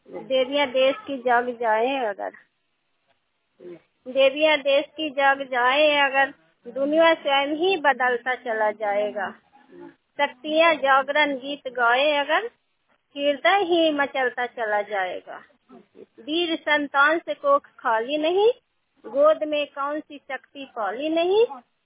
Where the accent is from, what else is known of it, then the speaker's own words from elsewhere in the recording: Daulatpur, Bihar, India; मैं कमता पंचायत ग्राम दौलतपुर के रहने वाली हूँ।